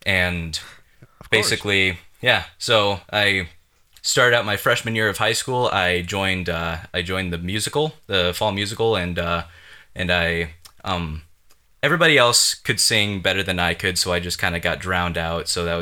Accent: Iowa, United States; I'm based still out of Central Iowa, where my hometown is.

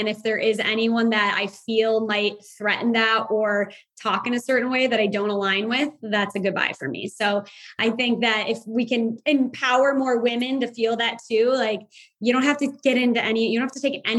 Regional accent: Chicago, Illinois, United States; And I feel so thankful that, you know, when I grew up in Chicago, you know, I have a very, you know, blessed life, but I do, you know, I have a thick Midwest skin, I think.

